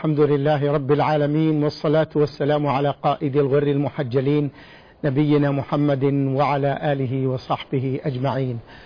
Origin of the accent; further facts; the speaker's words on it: Saudi Arabia; بلادنا المملكة العربية السعودية